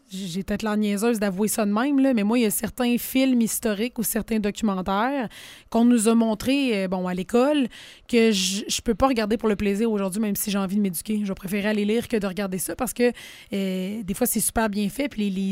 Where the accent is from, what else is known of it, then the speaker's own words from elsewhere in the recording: Quebec, Canada; j'ai de la famille sur la Côte-Nord. Je viens de la Côte-Nord